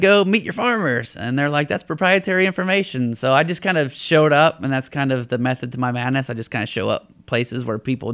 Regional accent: Indiana, United States; much different than rural Indiana, you know. And I wanted to share those experiences with people in my hometown

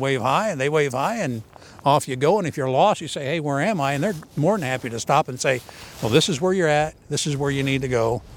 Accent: Columbia City, Indiana, United States; born there; Yes, I was born in Columbia City.

